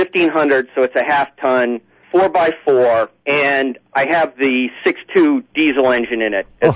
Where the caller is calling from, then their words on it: Budapest, Hungary; Yeah, I'm calling from Hungary.